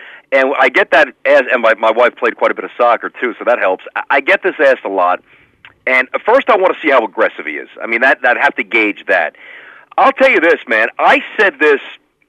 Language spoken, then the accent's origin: English; Brooklyn, New York, United States; and again, I'm from Brooklyn, New York